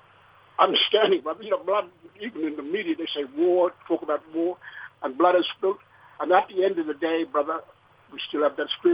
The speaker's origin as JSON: {"language": "English", "country": "Australia", "said": "But my argument is with this Union Jack flag, brother, the Australian flag, that we are all Australian."}